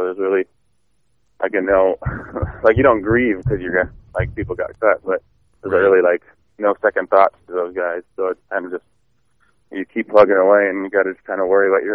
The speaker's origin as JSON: {"language": "English", "region": "Wisconsin", "country": "United States", "tie": "born or raised there", "said": "growing up in Wisconsin and watching the Packers for your whole life, those guys are like the idols in your eyes when you're a kid in Wisconsin."}